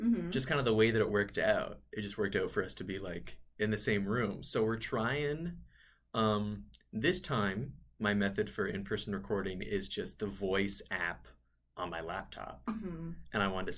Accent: Sarnia, Ontario, Canada; I remember like I grew up in Sarnia when it was like, oh, we're getting real stores now.

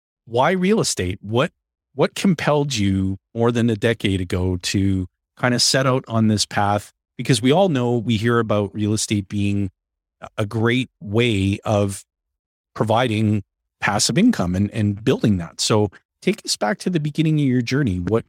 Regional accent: Alberta, Canada; and I'm hailing from Alberta.

